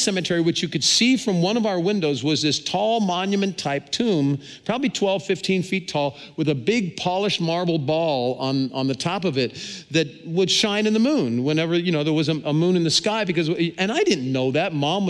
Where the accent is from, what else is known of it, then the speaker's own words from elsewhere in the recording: Cincinnati, Ohio, United States; When I was a kid, when my sisters and I were growing up outside of Cincinnati, Ohio, we played all the games that kids played.